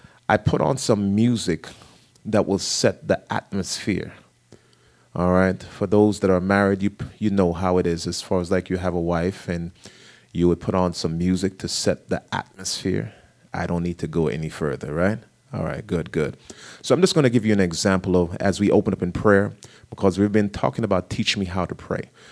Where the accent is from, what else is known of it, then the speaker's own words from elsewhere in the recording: Jamaica; when I was growing up in Jamaica